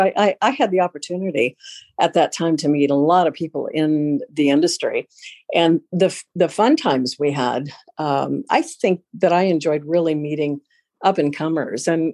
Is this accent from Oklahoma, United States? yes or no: yes; Tulsa, Oklahoma, United States; I was working at a television station in my hometown of Tulsa.